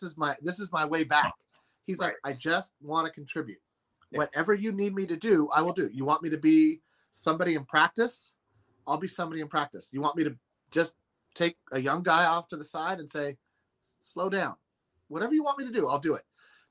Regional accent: California, United States; But, I mean, we're from California, folks.

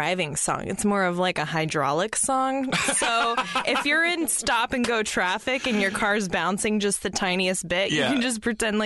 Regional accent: Houston, Texas, United States; I grew up in Houston and people all have guns and they'll wave their gun at you.

